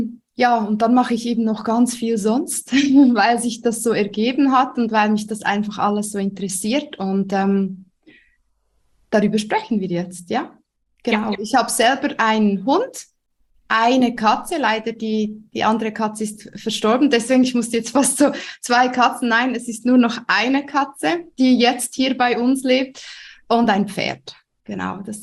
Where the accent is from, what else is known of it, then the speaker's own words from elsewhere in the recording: Central Switzerland, Switzerland; Ich wohne in der Schweiz, das hört man auch. Ich bin Schweizerin. Ich wohne in der schönen Zentralschweiz.